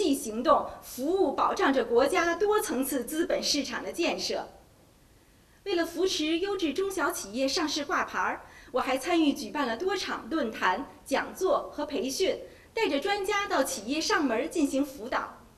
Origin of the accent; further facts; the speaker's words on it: Beijing, China; 我呀是个地道的北京姑娘，打小就生活在这儿。